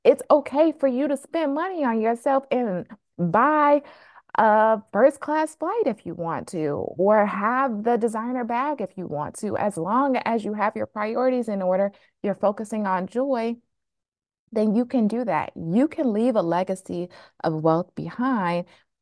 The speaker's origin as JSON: {"language": "English", "town": "Flint", "region": "Michigan", "country": "United States", "tie": "born or raised there", "said": "look, I'm from Flint, Michigan. I was born and raised in a single parent household"}